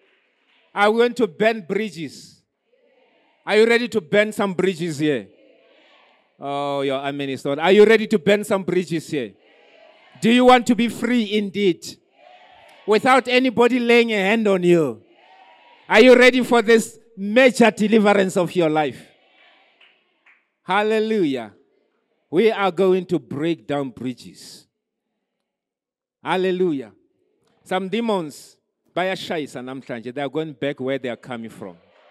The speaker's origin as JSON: {"language": "English", "region": "Limpopo", "country": "South Africa", "said": "You know, I remember growing up, you know, I come from Limpopo."}